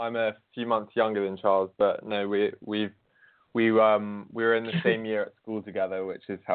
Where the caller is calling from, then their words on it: Bath, South West England, United Kingdom; I'm calling from Bath in England.